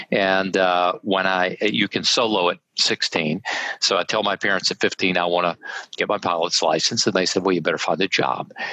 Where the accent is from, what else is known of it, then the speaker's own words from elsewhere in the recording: Jackson, Mississippi, United States; born there; Well, I was born in Jackson, Mississippi. My parents, my mother was a school teacher. My dad was a Methodist minister.